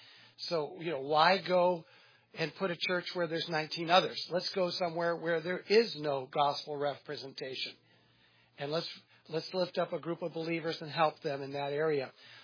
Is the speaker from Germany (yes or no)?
no; United States